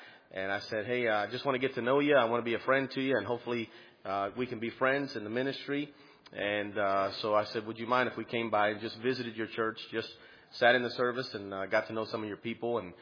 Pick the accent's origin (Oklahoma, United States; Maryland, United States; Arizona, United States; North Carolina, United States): Maryland, United States; Baltimore; So we grew up in Highlandtown, and we've been in ministry over 20 years at this point. And the Lord has called us back to our hometown to start a church.